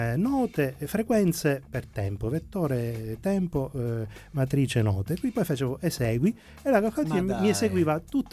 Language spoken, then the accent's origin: Italian; Agrigento, Sicily, Italy; Io non sono palermitano, sono agrigentino. Quando ero ad Agrigento, da ragazzino fino alla scuola superiore